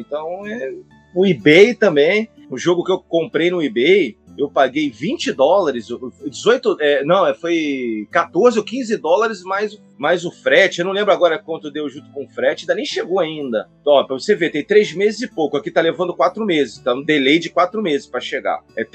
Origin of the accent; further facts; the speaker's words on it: Rio de Janeiro, Brazil; Nessa época eu morava no Rio, sou carioca.